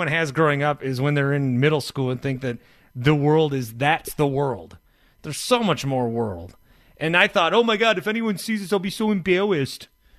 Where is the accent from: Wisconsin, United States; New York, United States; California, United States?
Wisconsin, United States; Fond du Lac; Well, I grew up in Fond du Lac. There was no sports talk radio.